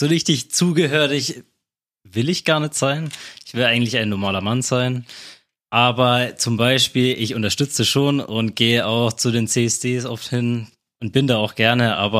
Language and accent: German; Eggersdorf, Bavaria, Germany; Ich bin 25 Jahre alt, ich komme aus Eggersdorf, das ist bei Bayreuth